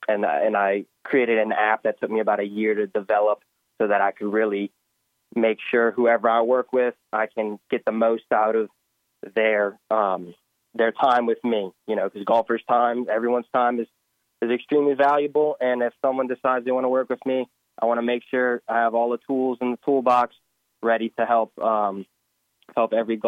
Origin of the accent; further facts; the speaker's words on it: New Orleans, Louisiana, United States; So I'm from New Orleans, Louisiana. And I didn't really grow up around the game, to be honest.